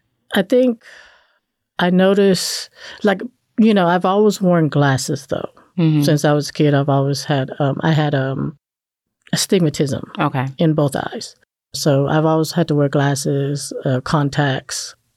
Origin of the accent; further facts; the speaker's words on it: Virginia, United States; also born or lived in Cambodia / Oregon; So by the time I was 12, we moved from the West Coast to the East Coast. So we went from Oregon to Virginia. And then I grew up there, high school, and I moved around a couple times. But I landed here in Georgia about going on 30 years.